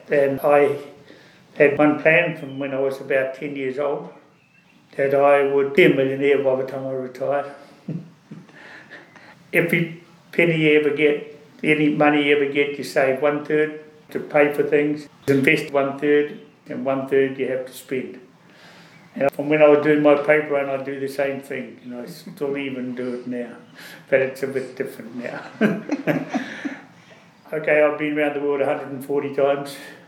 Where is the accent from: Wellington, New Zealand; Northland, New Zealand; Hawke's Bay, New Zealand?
Hawke's Bay, New Zealand; Waipukurau; born there; So I was born in Waipakurau in 1947 and my parents were in Waipakurau.